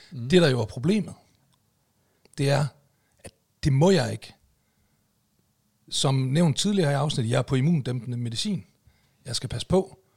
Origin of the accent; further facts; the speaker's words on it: North Denmark Region, Denmark; Jeg er fra Nordjylland. Vi snakker ikke om løn.